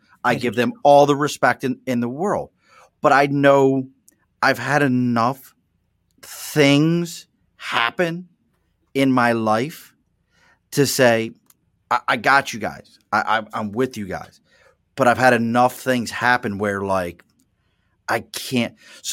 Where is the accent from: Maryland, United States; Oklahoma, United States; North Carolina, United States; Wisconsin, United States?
Maryland, United States; Baltimore; So the house we lived in Baltimore – that's where I grew up. I grew up in Baltimore.